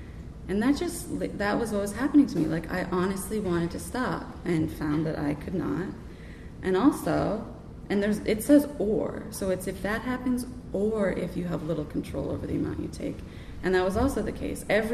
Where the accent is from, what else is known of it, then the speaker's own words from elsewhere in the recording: Massachusetts, United States; I grew up in Cape Cod